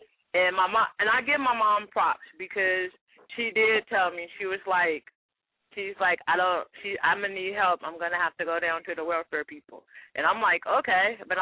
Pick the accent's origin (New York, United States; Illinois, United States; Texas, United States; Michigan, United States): Michigan, United States; Detroit; So my family back east, because I'm from Detroit, but my family back east was like